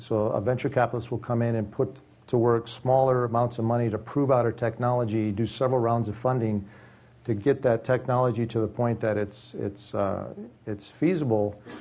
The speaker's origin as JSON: {"language": "English", "region": "Michigan", "country": "United States", "tie": "born or raised there", "said": "I know my home state of Michigan is really making a push to attract venture-funded companies"}